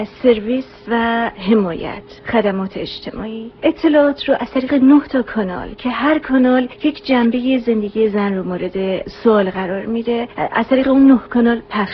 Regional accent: Iran; آخر ماجرا ما همه ایرانی هستیم

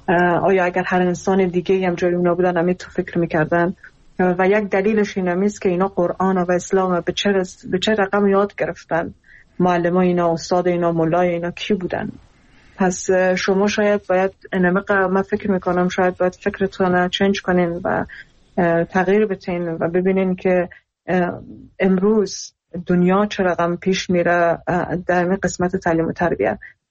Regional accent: Iran; خودم در ایران بزرگ شدم و اونجا درس خوندم

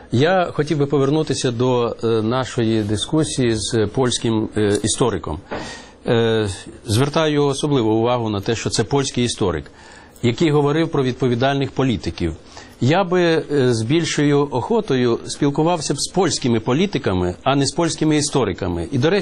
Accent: Zhytomyr Oblast, Ukraine; Я з Житомирщини.

